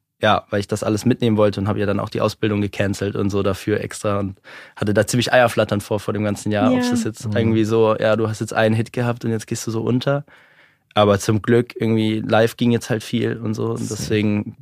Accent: Stuttgart, Baden-Württemberg, Germany

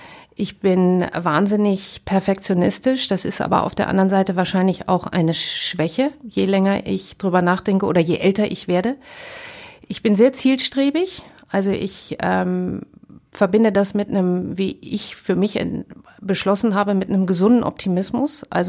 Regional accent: Essen, North Rhine-Westphalia, Germany; Ruhrgebiet ist für mich vor allen Dingen natürlich mein Zuhause in Essen, meine Jugend in Werden am Baldeneysee, die ganzen Partys, die wir da gefeiert haben

